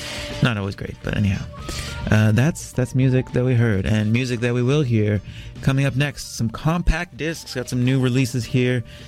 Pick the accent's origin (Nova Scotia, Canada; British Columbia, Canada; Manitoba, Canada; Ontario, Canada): Ontario, Canada; Ottawa; band from Ottawa, Ontario, my hometown, homeland.